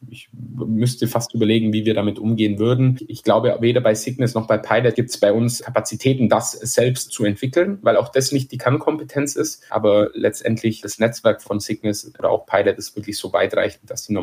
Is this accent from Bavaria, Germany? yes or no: yes; Bavaria, Germany; man hört es ja vielleicht, ich komme aus Bayern